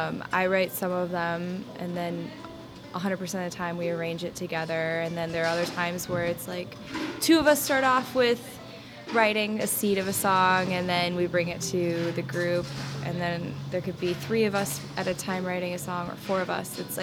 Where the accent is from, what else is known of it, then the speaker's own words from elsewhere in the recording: Wisconsin, United States; now in Boston, United States; I am originally from Wisconsin and moved out to Boston and grew a band, pretty much.